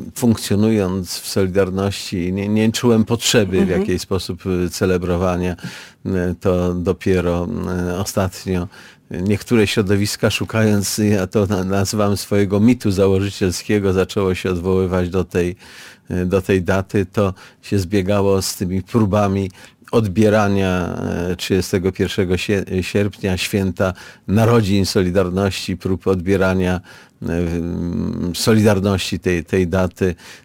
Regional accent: Gdynia, Pomeranian Voivodeship, Poland; ja co prawda wywodzę się z Gdyni

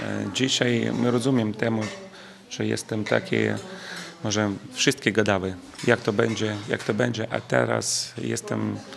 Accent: Ukraine; Polish is a second language; jestem wszystko z Ukrainy.

